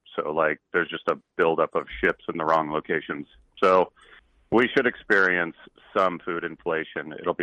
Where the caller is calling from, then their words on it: Nebraska, United States; from Nebraska.